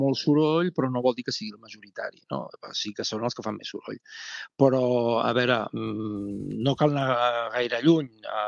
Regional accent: Lles de Cerdanya, Catalonia, Spain; Jo visc a Lles, soc de Lles, nascut allà, i la meva filla també ho és.

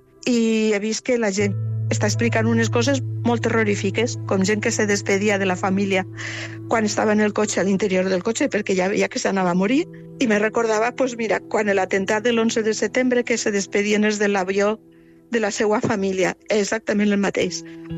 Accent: Valencia, Valencian Community, Spain; moved away as an adult; now in Ulldecona, Spain; jo sóc de València però no estic allí, estic a Ulldecona, estic a uns 150 quilòmetres, pues, ho he vist molt directament perquè la meva família està allí i he viscut allí quasi que 30 anys.

